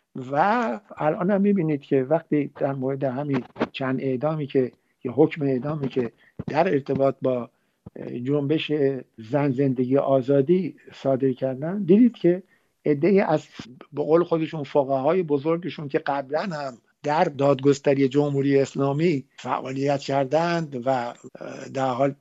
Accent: Iran; moved away; یعنی ما بعد از اینکه از ایران اومدیم به خارج از ایران

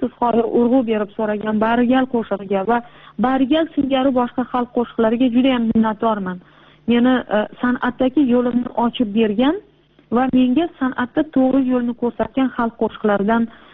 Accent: Samarkand, Samarqand Region, Uzbekistan; Lekin meni tug'ilib o'sgan joyim O'zbekiston, Samarqand.

